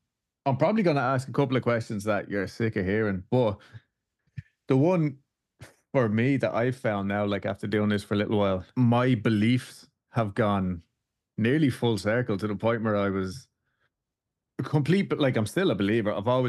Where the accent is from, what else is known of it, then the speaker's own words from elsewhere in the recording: Dublin, Leinster, Ireland; now in Houston, United States; So I live in Houston. Dulce is from here, Texas, like, and but obviously I'm from Dublin in Ireland.